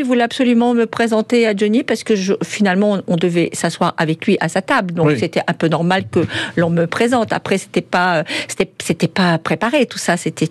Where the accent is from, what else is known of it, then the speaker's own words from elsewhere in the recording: Casablanca, Casablanca-Settat, Morocco; also born or lived in Suresnes; C'est ce que maman avait prévu pour nous. Paris étant un petit peu difficile pour élever ses filles, maman avait préféré le soleil du Maroc.